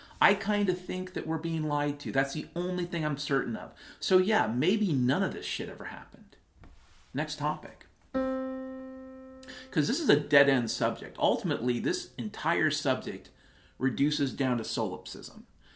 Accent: Washington, United States; What I can tell you from my own experience based upon growing up in Washington State is there's something seriously fucked in the environment.

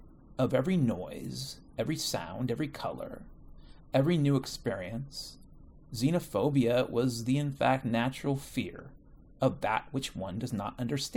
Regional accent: Washington, United States; I am currently living in Seattle, and the Seattle of my youth, I grew up in Washington State, so the Washington State slash Western Washington of my youth was very, very different than the Washington State of today.

